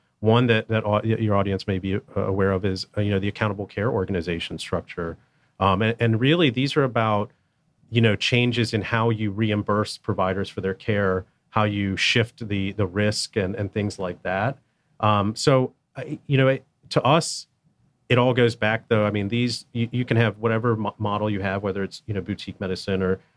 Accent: Georgia, United States; I grew up in Georgia, not Atlanta. I grew up in the Southeast Georgia, which is, I think, one of the most beautiful places in the country.

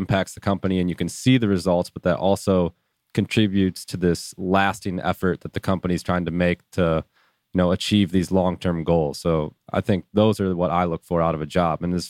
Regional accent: Buffalo, New York, United States; I'm from Buffalo, New York

